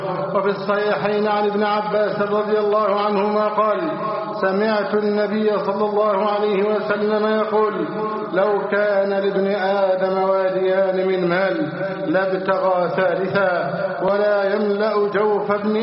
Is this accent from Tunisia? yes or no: no; Egypt